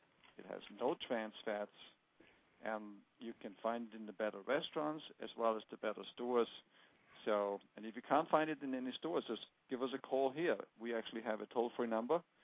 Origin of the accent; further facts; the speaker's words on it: Austria; English is a second language; the rape plant in my home country, where I come from in Austria